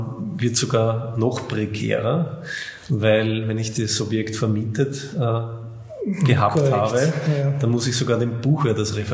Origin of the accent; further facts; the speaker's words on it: Austria; Bei uns in Österreich gibt es seit 2012 halt nicht mehr diesen nach 10 Jahren steuerfreien Verkauf.